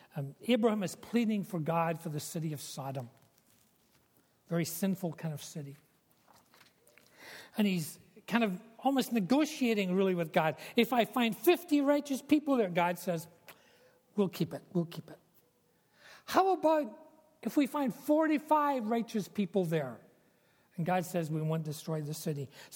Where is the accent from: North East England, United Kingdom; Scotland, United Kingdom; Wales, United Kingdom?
Scotland, United Kingdom; We were both born and raised in Scotland